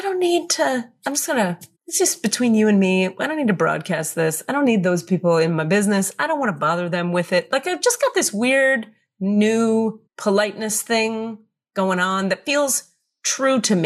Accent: Miami, Florida, United States; I grew up in Miami, very dynamic, very mixed race, mixed ethnicity

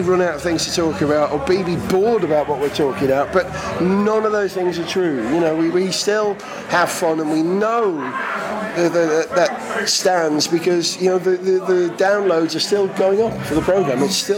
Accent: Wales, United Kingdom; I'm a Welshman

